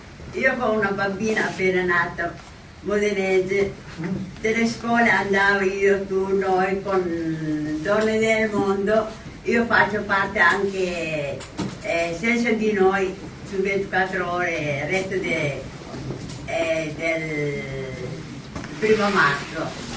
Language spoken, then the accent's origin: Italian; Somalia; Italian is a second language; Io sono una somala. Ho studiato l'italiano da noi, siccome eravamo colonia italiana. … E sono comunista.